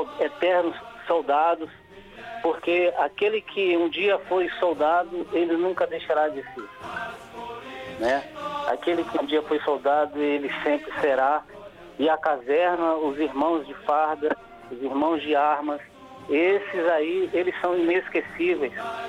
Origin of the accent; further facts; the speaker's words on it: Santa Luz, Bahia, Brazil; born there; also born or lived in Feira de Santana; É, eu sou baiano. Sim. Eu nasci no sertão da Bahia, em Santa Luz, né? E morei muito tempo em Feira de Santana